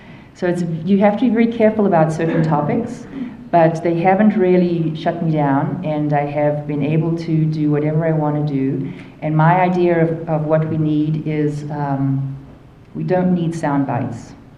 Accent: South Africa; well, look, I'm not Middle Eastern, I'm not North African, I'm South African

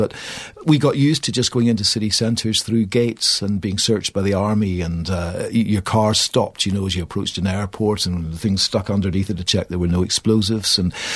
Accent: Larne, Northern Ireland, United Kingdom; Well, I'm from a town called Larne on the east coast of Northern Ireland.

